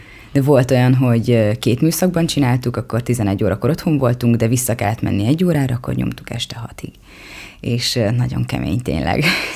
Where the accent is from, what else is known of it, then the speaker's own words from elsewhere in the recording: Balmazújváros, Hajdú-Bihar, Hungary; konkrétan Balmazújvároson nőttem föl, de van nagyon sokan ismerik biztos a Keleti Főcsatornát, és ott rengeteg víkendház van. Na, mi azon a környéken laktunk, tehát rendesen családi házunk volt kint, és még mindig azóta is kint van.